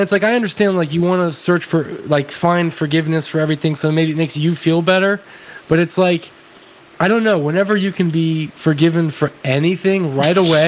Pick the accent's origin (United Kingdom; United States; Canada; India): United States; the South; because I was raised in the South, right, and as a Christian